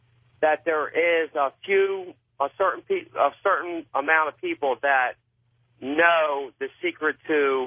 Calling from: Wilmington, Delaware, United States; Wilmington, Delaware.

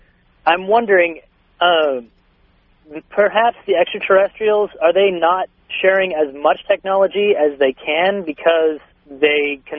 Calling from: Phoenix, Arizona, United States; I'm calling from Phoenix, Arizona.

